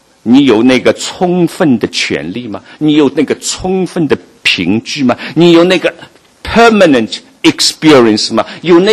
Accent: China; 我们中国人都比较谦虚，我们都说自己不行。

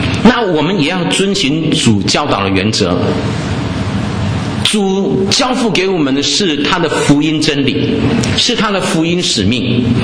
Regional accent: Taiwan; 在台湾我们说枪是军人的第二

